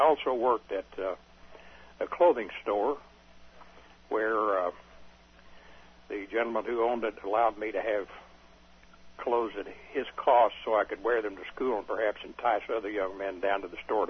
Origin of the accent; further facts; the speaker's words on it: Metropolis, Illinois, United States; I was born and reared in Metropolis, Illinois, which is down on almost the southern tip of the state.